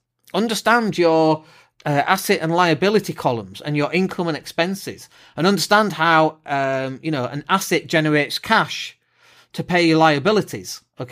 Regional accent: Leeds, Yorkshire and the Humber, United Kingdom; I'm a tight northerner. I come from Leeds.

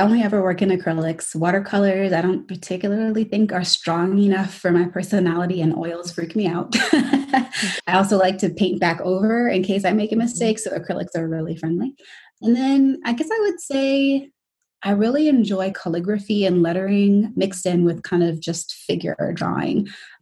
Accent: New York City, New York, United States; now in Michigan, United States; I am from New York City originally. Currently, I'm living in Michigan.

